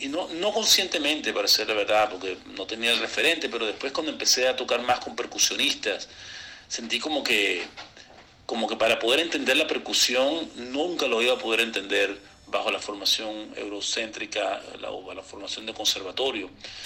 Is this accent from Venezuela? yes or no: yes; Mérida, Venezuela; born there; Mira, yo soy obviamente venezolano, nacido en Mérida.